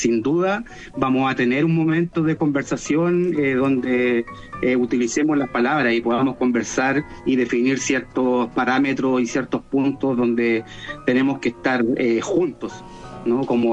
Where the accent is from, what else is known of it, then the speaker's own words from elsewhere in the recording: Tomé, Biobío, Chile; also born or lived in Santiago; Yo nací en Santiago, pero crecí acá en Tomé toda mi infancia.